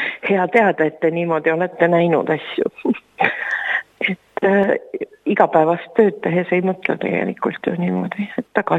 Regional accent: Rõuge, Võru County, Estonia; also born or lived in Kullamaa; vanaisa teenis esmalt Kullamaa kogudust siis, kui ma sündisin ja hiljem Rõuges oli ta. Nõukogude ajal siis oli kogu aeg kirikus midagi teha ja eks me kasvasime seal lastena kiriku juures

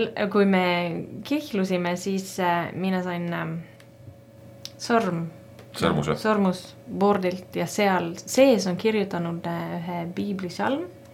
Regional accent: Southern Norway, Norway; Estonian is a second language; mina alustasin tegelikult Lõuna-Norra seal minu kodulinnas.

